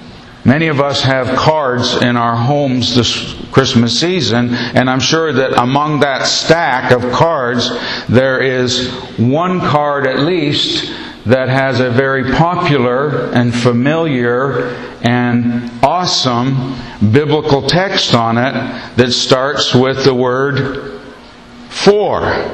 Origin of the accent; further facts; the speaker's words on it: Scotland, United Kingdom; And I know I'm Scottish, but I'm not that bright.